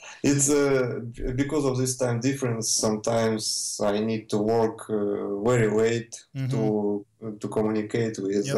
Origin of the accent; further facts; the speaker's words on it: Omsk, Omsk Oblast, Russia; I'm from Omsk. It's a big industrial city in West Siberia. It's an average Russian city with all the advantages and disadvantages.